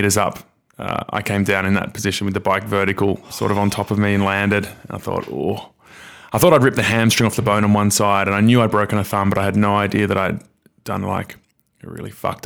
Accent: Mudgee, New South Wales, Australia; I was riding a dirt bike out in Mudgee, which is my hometown where I grew up in.

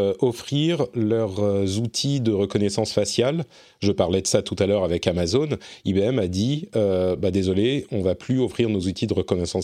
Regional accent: France

